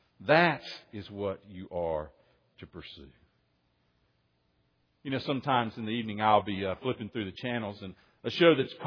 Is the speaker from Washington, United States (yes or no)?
no; Soddy Daisy, Tennessee, United States; They're the folks I grew up with in Soddy Daisy, Tennessee.